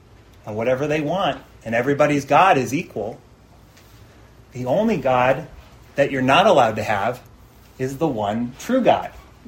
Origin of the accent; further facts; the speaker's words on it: United States; And I'm American, so I like it like that, right?